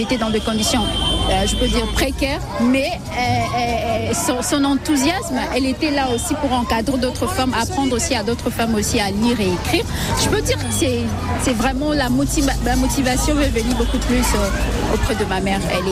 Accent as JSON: {"language": "French", "region": "Kinshasa", "country": "DR Congo", "said": "Je suis née à Kinshasa."}